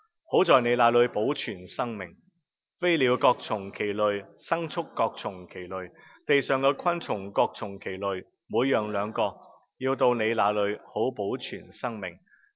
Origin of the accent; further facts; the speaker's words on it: China; 最热闹嘅咁就系我哋中国人，即系咁样话讲好多嘢，大大声咁先热闹兴奋。